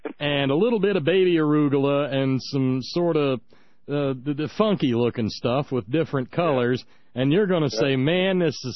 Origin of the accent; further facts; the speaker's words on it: United States; it's embarrassing to me as an American